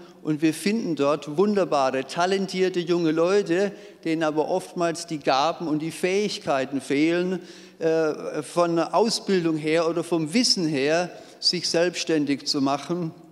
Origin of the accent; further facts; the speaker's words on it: Ulm, Baden-Württemberg, Germany; Meine Frau und ich, wir kommen aus Ulm, das wurde schon gesagt